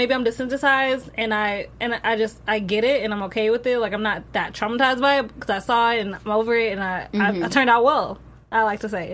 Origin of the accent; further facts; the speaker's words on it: East St. Louis, Illinois, United States; I mean, we had a whole knife fight happen in my school. I grew up in East St. Louis, so we only have one high school.